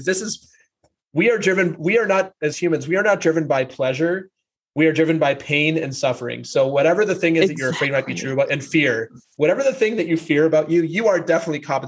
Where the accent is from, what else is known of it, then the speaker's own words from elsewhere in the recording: Minnesota, United States; Yes. I'm from Minnesota. I think we talked about this. So never had a Super Bowl championship.